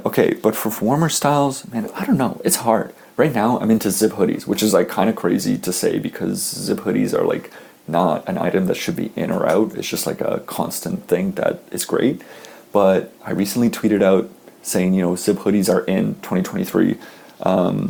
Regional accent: Canada; I'm Canadian

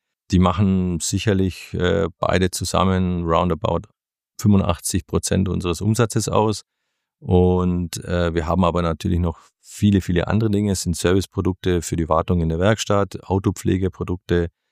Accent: Ulm, Baden-Württemberg, Germany; Und ich bin im Großraum Ulm aufgewachsen.

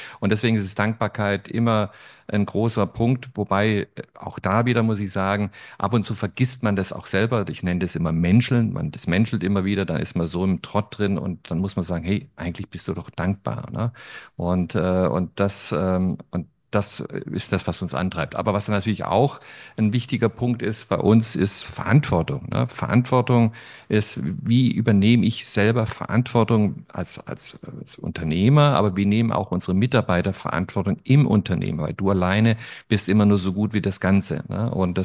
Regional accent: Baden-Württemberg, Germany; ich bin ja als Schwabe groß geworden und als Schwabe weiß man, wenn man schaffen kann, dann kann man alles schaffen

